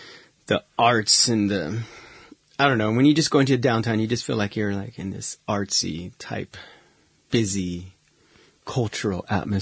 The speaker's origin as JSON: {"language": "English", "region": "West Coast", "country": "United States", "said": "I was like, because I'm from the West Coast, so we all look at the beach the entire time and watch the sunset."}